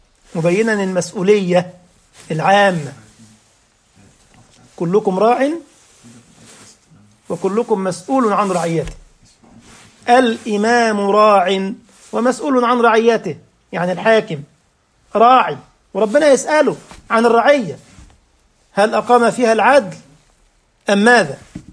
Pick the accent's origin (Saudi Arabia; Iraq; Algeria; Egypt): Egypt; الناس عندنا في مصر الأمثال الشعبية دي